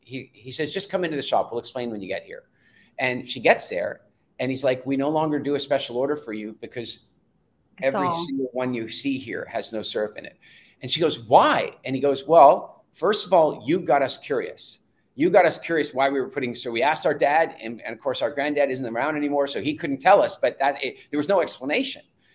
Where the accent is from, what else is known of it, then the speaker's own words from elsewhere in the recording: South Africa; born there; where, you know, I was born in South Africa.